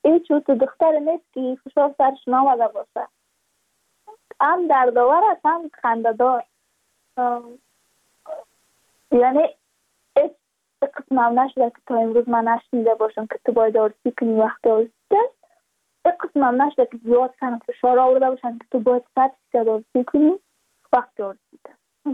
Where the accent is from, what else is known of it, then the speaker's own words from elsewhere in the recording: Badakhshan, Afghanistan; ما از بدخشان هستیم، یعنی منطقه دور دستش،